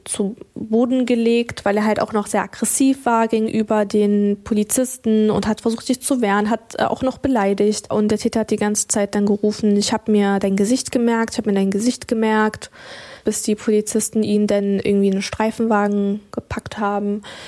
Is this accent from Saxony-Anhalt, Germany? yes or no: yes; Magdeburg, Saxony-Anhalt, Germany; weil ich hier aufgewachsen bin und Magdeburg auch als meine Heimat sehe